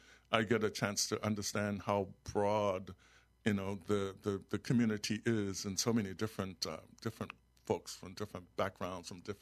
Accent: Florida, United States; also born or lived in Germany; Man, when I moved from left my hometown in Florida, a population of about 17,000 people, and all of the other places I lived in were much smaller than that. The town I lived in Germany when I was a student had 800 inhabitants

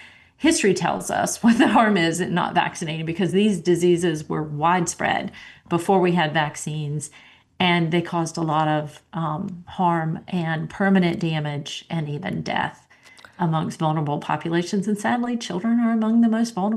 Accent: North Carolina, United States; that's not going to change rules in my home state of North Carolina, for example.

